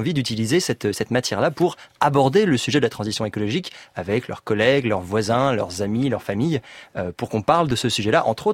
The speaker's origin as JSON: {"language": "French", "town": "Paris", "region": "Île-de-France", "country": "France", "said": "moi je suis parisien"}